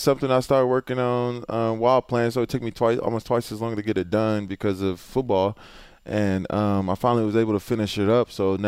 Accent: Houston, Texas, United States; I actually like David Carr because it was interesting that I'm from Houston. I actually wore a David Carr jersey to school.

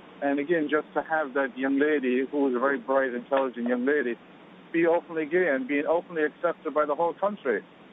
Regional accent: Ireland; as an Irish person

